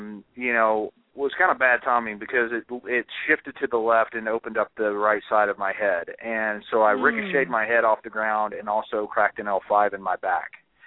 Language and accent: English; Tennessee, United States; I'm from Tennessee.